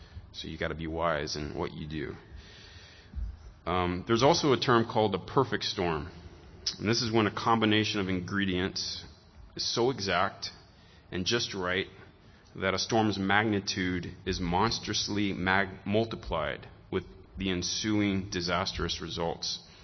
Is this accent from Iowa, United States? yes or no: no; Tampa, Florida, United States; Since I am from Florida, home of hurricanes, and from Tampa, specifically in Florida, which is the lightning capital of America